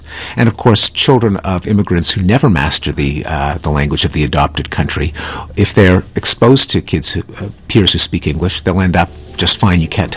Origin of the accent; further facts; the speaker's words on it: Quebec, Canada; Where I grew up in Quebec, in Quebecois French, what you say when you stub your toe or when someone steals your parking space